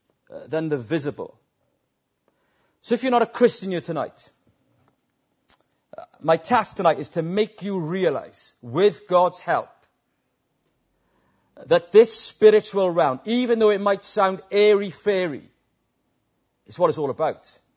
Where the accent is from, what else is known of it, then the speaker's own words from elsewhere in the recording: Beaufort, Wales, United Kingdom; I'm Welsh. I was brought up in a village called Beaufort, in the shadow of a town called Ebervale. And in this village where I grew up in a terraced house on one of the back streets of that village.